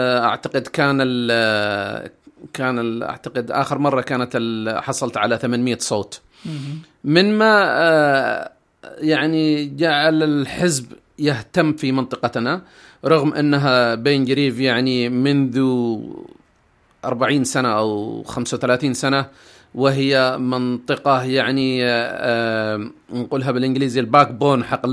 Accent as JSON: {"language": "Arabic", "country": "Yemen", "lives_now": "United Kingdom", "said": "أنا أولا كيمني نعم أفتخر في العادات والتقاليد، ولكن رغم كل هذه الأشياء نحن انتقلنا إلى دولة غير دولتنا، وهناك قانون لهذه الدولة، ونحن الآن في بريطانيا"}